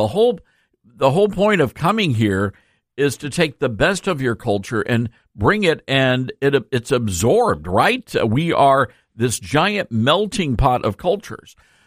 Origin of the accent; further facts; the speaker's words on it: Memphis, Tennessee, United States; which is why Memphis, Tennessee, my hometown, looks like, you know, Mogadishu on the Mississippi.